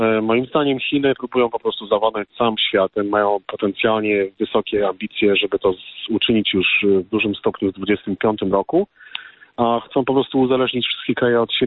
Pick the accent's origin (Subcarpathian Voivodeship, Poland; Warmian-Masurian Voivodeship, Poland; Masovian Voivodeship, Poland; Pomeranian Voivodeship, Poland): Pomeranian Voivodeship, Poland; Gdańsk; now in United States; Ja też pochodzę z Gdańska, mieszkam w Ameryce już prawie 30 lat